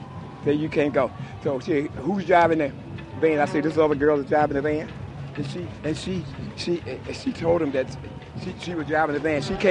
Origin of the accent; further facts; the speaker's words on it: Boston, Massachusetts, United States; I come from Boston, and we got a van of 10 people was on the van.